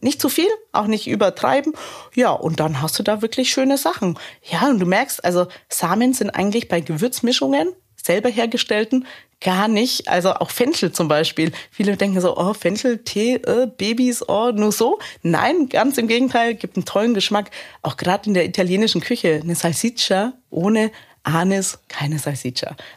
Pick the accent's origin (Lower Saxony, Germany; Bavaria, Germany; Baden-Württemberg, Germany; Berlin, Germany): Bavaria, Germany